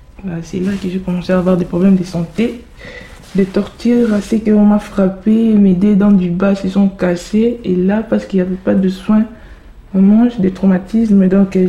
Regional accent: DR Congo; moved away as an adult; now in France; Je suis en France depuis le 22 avril 2016. Je viens du Congo RDC.

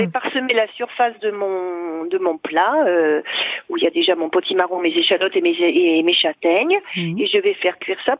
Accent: Nouvelle-Aquitaine, France; je suis originaire de la Creuse où il y a beaucoup de châtaignes.

